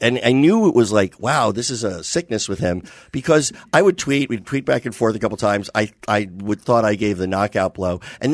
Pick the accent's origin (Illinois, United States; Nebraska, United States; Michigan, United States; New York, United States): New York, United States; I grew up in New York.